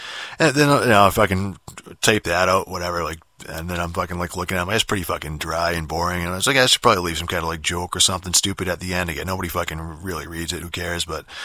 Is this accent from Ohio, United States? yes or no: no; Boston, Massachusetts, United States; and I'm from Boston